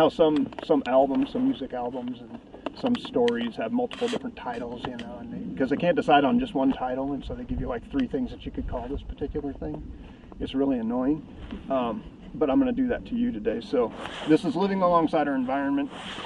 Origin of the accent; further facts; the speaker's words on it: Ozark, Missouri, United States; So I grew up in Ozark, Missouri, which is in the southwest corner of the state of Missouri, and it's just north of Branson.